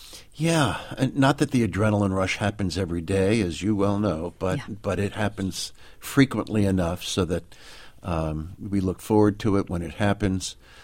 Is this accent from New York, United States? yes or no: yes; Manhattan, New York, United States; In Manhattan, correct.